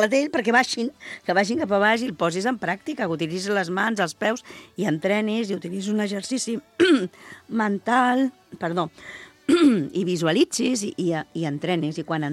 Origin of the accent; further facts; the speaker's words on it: Barcelona, Catalonia, Spain; Jo he estat a Barcelona, jo sóc de Barcelona, vaig néixer allà, he estat molts anys